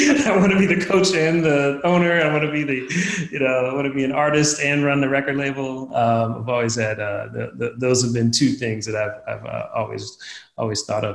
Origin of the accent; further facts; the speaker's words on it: Philadelphia, Pennsylvania, United States; I'm from Philadelphia, that's my squad.